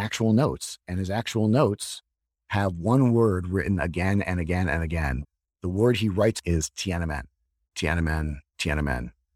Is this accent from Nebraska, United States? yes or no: yes; Nebraska, United States; We grew up in Nebraska, but we both were going to school on the East Coast.